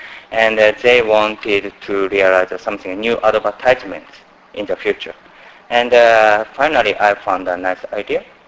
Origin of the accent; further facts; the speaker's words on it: Tokyo, Japan; English is a second language; from Tokyo.